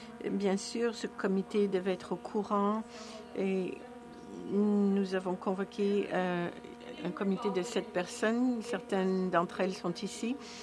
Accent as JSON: {"language": "French", "town": "Vancouver", "region": "British Columbia", "country": "Canada", "said": "Moi, je viens de Vancouver et je trouve que la pièce est très sèche ici."}